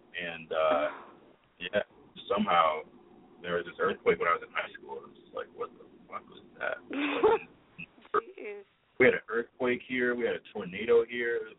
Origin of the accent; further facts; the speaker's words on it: Springfield, Massachusetts, United States; Like, I remember growing up in Springfield, Mass, and like my dad worked at Hartford, so I would kind of follow both.